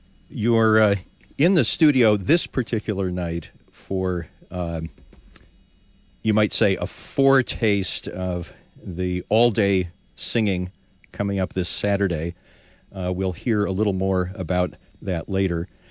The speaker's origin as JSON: {"language": "English", "town": "Berkeley", "region": "California", "country": "United States", "said": "I suppose I should say … from Berkeley"}